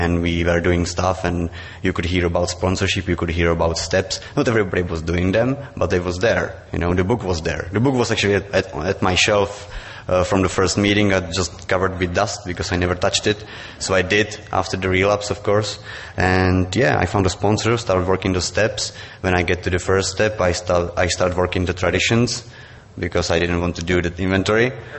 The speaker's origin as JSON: {"language": "English", "town": "Brno", "region": "South Moravian Region", "country": "Czechia", "tie": "born or raised there", "second_language": "English", "said": "So I found the contact to the group in my hometown, Brno."}